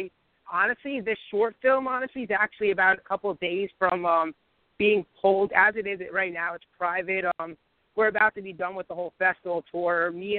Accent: North Caldwell, New Jersey, United States; also born or lived in Hoboken; I grew up my first year in Hoboken, which is where I live now. But I lived most of my life over in North Caldwell, Essex County, New Jersey.

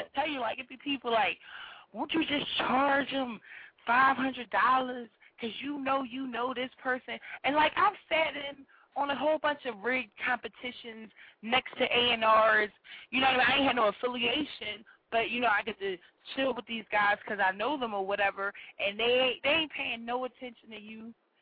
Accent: Philadelphia, Pennsylvania, United States; I'm from Philly, and I'm gonna be 100.

